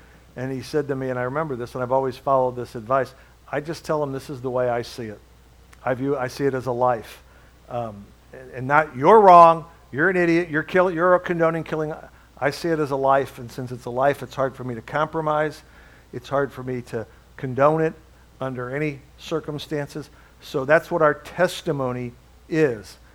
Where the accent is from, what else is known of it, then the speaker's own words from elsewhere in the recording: Midwest, United States; I've decided I'm a Midwest guy. I love the Midwest. I was born and raised in the Midwest. We don't have mountains. We don't have oceans.